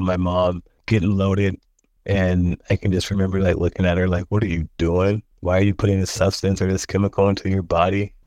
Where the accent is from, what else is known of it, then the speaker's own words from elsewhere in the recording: Oakland, California, United States; born there; I was born in Oakland, California, 1981, August 15th.